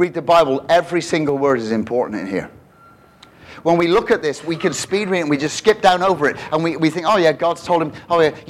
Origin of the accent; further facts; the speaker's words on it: Canada; money in my drawer. So I'm Canadian.